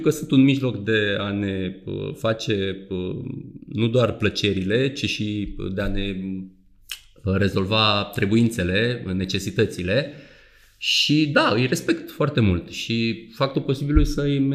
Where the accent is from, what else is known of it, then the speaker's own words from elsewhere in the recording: Galați, Galați County, Romania; Vin din Galați, într-o familie, n-aș spune chiar modestă, dar cred că normală.